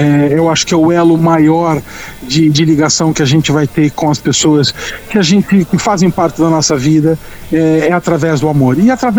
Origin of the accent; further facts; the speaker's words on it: São Paulo, Brazil; accent: Paulista; Do meu sotaque paulista.